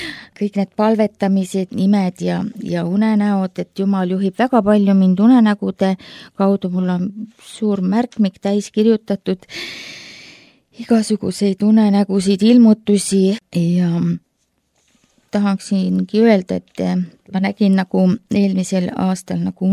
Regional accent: Mustmetsa, Ida-Viru County, Estonia; now in Tallinn, Estonia; olen Ida-Virust pärit Lüganuse vallast, Mustmeta külast ja otsustasin tulla Tallinnasse elama ja õppima

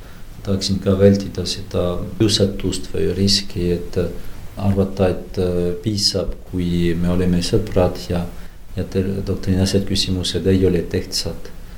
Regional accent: France; Estonian is a second language; see piirkond, kus ma olen pärit, see on nüüd Prantsusmaal, kus on rohkem kalviniste, need reformeeritud kristlasi.

